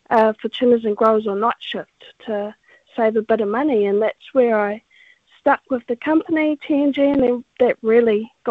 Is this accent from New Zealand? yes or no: yes; Foxton, Manawatū-Whanganui, New Zealand; now in Hawke's Bay, New Zealand; from Rangitāne, so down Foxton, Manawatū area. I was brought up in Foxton for half of my life and then moved up to some whānau in the Hawke's Bay, so that's where I'm currently living now.